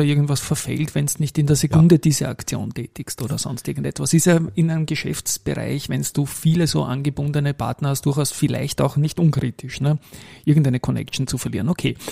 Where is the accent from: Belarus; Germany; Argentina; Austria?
Austria; Wir sind nicht so verwöhnt als Österreicher mit neuen spannenden Cases.